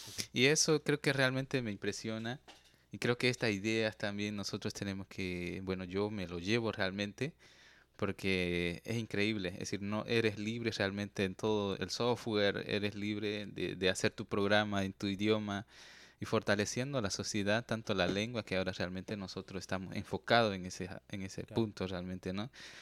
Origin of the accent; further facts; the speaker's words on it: Bolivia; first language Guarani; Spanish is a second language; vengo de Bolivia, de la bueno, igualmente con la compañera, ¿no? Mi lengua es guaraní